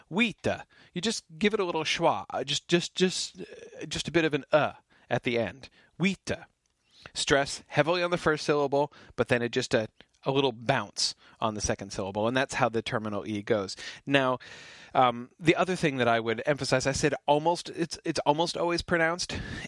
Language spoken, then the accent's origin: English; United States; I apologize. I'm an American.